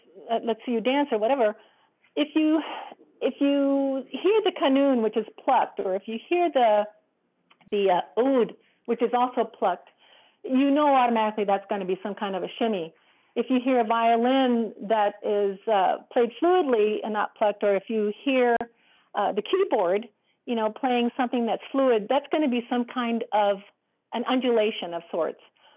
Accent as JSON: {"language": "English", "country": "United States", "said": "of course, I'm an American and I was feeling the music the way a Westerner or the way I would feel the music as I had been brought up in a Western culture."}